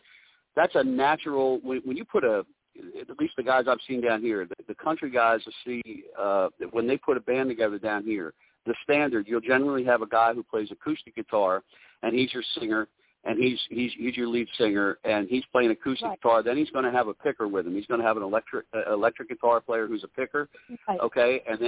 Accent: Piscataway, New Jersey, United States; So I get to see my buddies that I grew up with there in Piscataway.

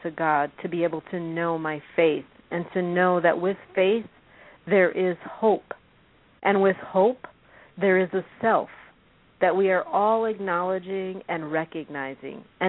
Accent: Illinois, United States; And, you know, growing up in Illinois, you know, and coming out here

